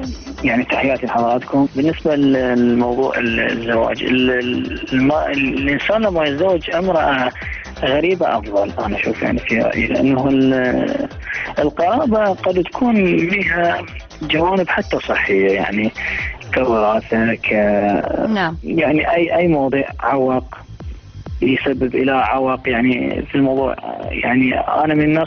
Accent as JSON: {"language": "Arabic", "region": "Diyala Governorate", "country": "Iraq", "said": "من محافظة ديار مواليد 1989."}